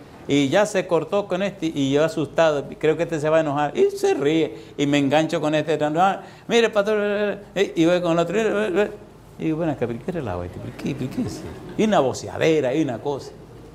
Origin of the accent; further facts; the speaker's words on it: Dominican Republic; que en el cielo sepan que somos dominicanos, compadre.